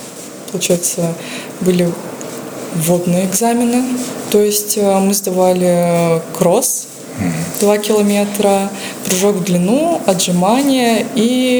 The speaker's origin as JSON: {"language": "Russian", "town": "Chita", "region": "Zabaykalsky Krai", "country": "Russia", "said": "Я сама из Читы."}